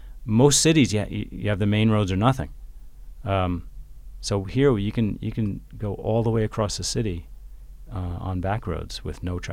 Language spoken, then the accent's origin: English; New York, United States; I used to be a racing cyclist, and I lived in New York. I'm from New York. Originally.